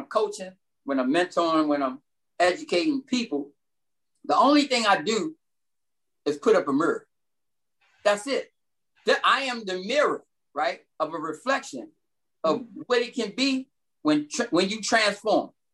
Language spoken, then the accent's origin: English; Kansas, United States; I'm from Kansas, right?